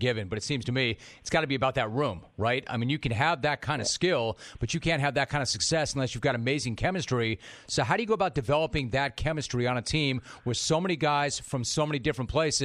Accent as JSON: {"language": "English", "town": "Los Angeles", "region": "California", "country": "United States", "tie": "born or raised there", "said": "I'm here in Southern California. I grew up in Los Angeles."}